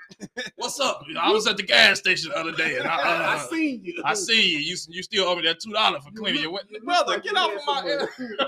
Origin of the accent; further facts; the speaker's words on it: Chicago, Illinois, United States; And I'm from Chicago, so I experienced a different level of crackheads.